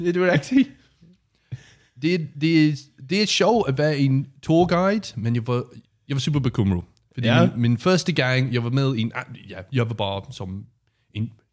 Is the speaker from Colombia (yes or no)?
no; London, United Kingdom; Danish is a second language; jeg kommer fra Syd-London, så vi har vores egen kultur, vi har som Cockney